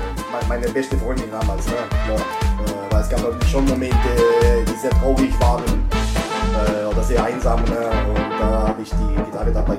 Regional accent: Baden-Württemberg, Germany; Ich bin ein Schwabe

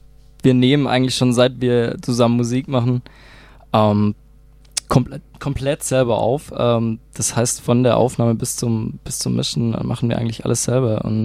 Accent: Balingen, Baden-Württemberg, Germany; Wir kommen nicht direkt aus Balingen, also wir kommen aus dem Raum Balingen.

